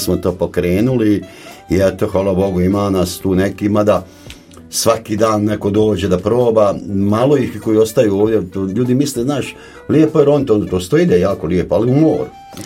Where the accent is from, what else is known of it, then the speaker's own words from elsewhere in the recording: Brčko, Brčko District, Bosnia & Herzegovina; Mi smo prvi kadar iz Brčko koji smo, da ne kažem, krv proljevali da završimo tu obuku.